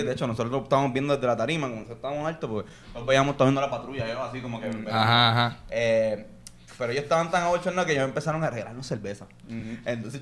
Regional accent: Río Piedras, Puerto Rico; como somos de Río Piedra...

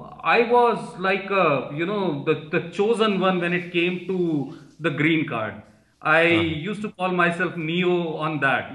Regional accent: Udaipur, Rajasthan, India; Which is my hometown.

